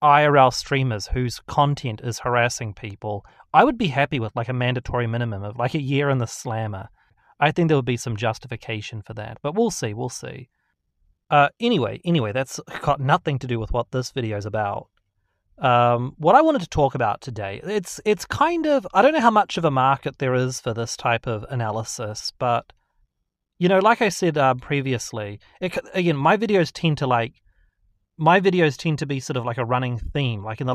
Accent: New Zealand; now in Australia; I came from Australia, but I'm originally from New Zealand.

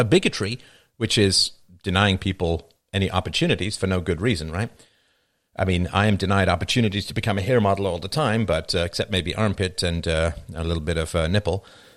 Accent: England, United Kingdom; I mean, I grew up in England, right?

